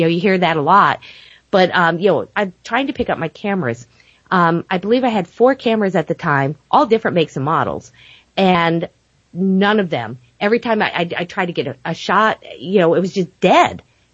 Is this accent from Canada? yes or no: no; Rhode Island, United States; I have to tell you, I'm from Rhode Island. I've never seen a cornfield that big in my life.